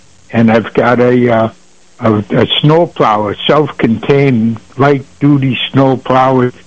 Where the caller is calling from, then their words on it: Attica Center, New York, United States; I'm calling up here from Attica Center.